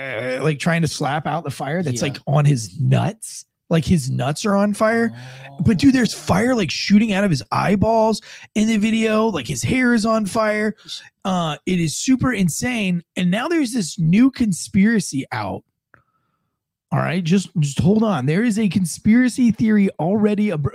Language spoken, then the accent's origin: English; St. Augustine, Florida, United States; I did some deep diving because I'm from St. Augustine, Florida.